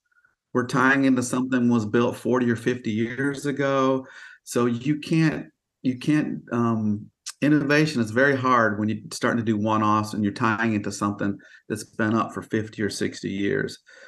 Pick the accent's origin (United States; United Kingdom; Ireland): United States; Michigan; I grew up in Michigan, so you got the Mackinac Bridge.